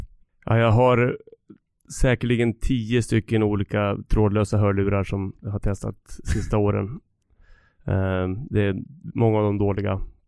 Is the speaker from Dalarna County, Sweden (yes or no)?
yes; Leksand, Dalarna County, Sweden; när jag var liten kille i Leksand